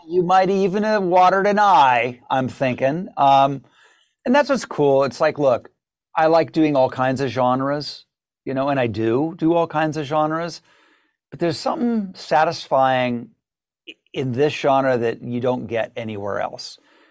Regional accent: Ohio, United States; I grew up in Ohio, Southern Ohio, so it's within shouting distance, I guess.

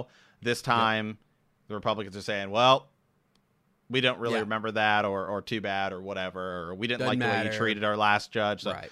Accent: Ohio, United States; as I'm from Ohio, and as I already said, a conservative Democrat

